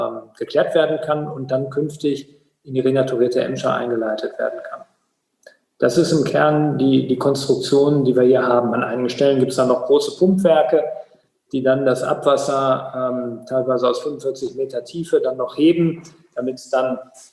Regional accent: Herten, North Rhine-Westphalia, Germany; also born or lived in Northern Bavaria; Also, ich bin in Herten-Westerholt groß geworden

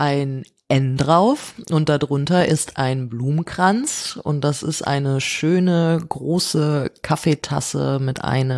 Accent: North Rhine-Westphalia, Germany; Die lebt noch in meiner Heimat im Kölner Umland.

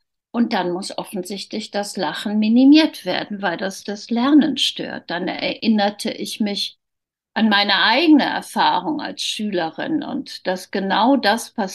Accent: Cologne, North Rhine-Westphalia, Germany; Ich bin Rheinländerin. Ich komme aus Köln.

